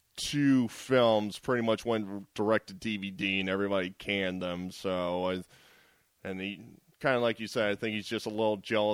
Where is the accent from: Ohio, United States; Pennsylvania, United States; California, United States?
Pennsylvania, United States; Morrisville; I'm not from the South. I am from Morrisville, Pennsylvania, which is about 20 minutes away from Philadelphia, PA.